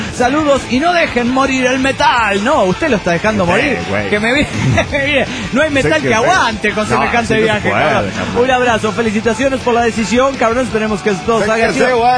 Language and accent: Spanish; San Pedro Sula, Cortés, Honduras; born there; Yo me voy a Honduras a casarme, que es mi tierra natal, la tierra que me vio nacer. Y para que no digan que yo no molesto parejo, la ceremonia no será en mi ciudad natal, en San Pedro Sula